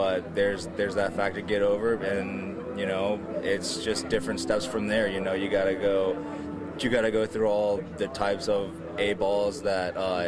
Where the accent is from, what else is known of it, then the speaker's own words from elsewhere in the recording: Pensacola, Florida, United States; I'm from Pensacola, Florida, in the league, and I'm having a blast.